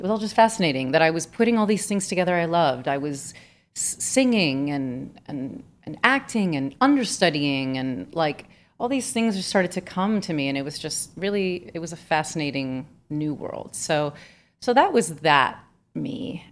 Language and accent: English; Miami, Florida, United States; I'm from Miami, so I like to go down there as often as I can